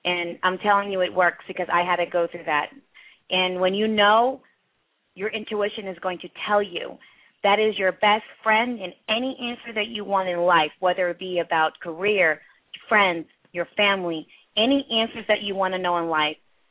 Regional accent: Philadelphia, Pennsylvania, United States; Yeah, I'm from Philly, so we used to go there every year.

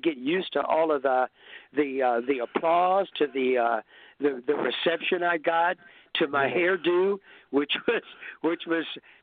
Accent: Baton Rouge, Louisiana, United States; because when I grew up in Baton Rouge, all of the guys in my high school, we were all good-looking guys.

